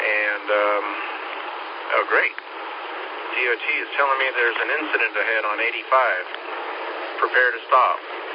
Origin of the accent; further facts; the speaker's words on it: California, United States; I grew up in the San Francisco area with a 6 call. Got it there when I was in high school.